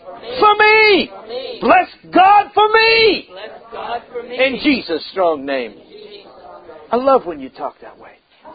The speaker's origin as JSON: {"language": "English", "town": "Boston", "region": "Massachusetts", "country": "United States", "tie": "born or raised there", "also_born_or_lived": "Cambridge", "said": "I was just an old hippie boy growing up in Boston and Cambridge up there."}